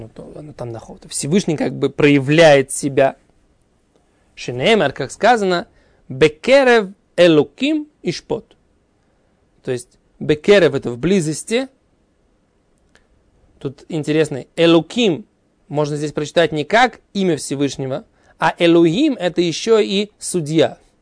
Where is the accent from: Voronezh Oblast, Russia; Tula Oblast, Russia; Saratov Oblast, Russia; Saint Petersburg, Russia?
Saratov Oblast, Russia; Saratov; born there; в моем любимом Саратове, где я родился